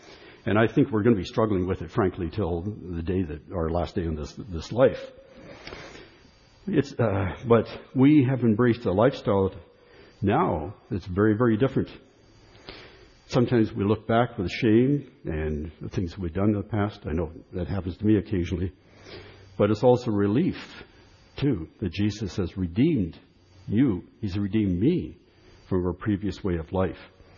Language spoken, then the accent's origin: English; Canada; That's a right as a Canadian.